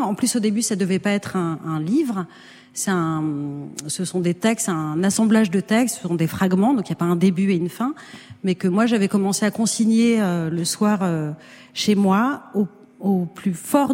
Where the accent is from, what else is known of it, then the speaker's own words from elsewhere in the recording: Strasbourg, Grand Est, France; moved away as an adult; Mais après j'ai grandi à Strasbourg, je suis restée jusqu'à mes 18 ans et une partie de ma famille est toujours